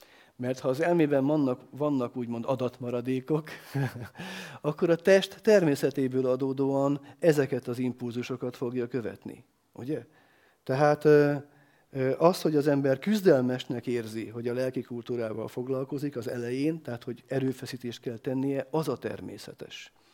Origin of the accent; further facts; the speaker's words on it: Szeged, Csongrád-Csanád, Hungary; Szegedi vagyok, nem tudom, ki ismeri Szegedet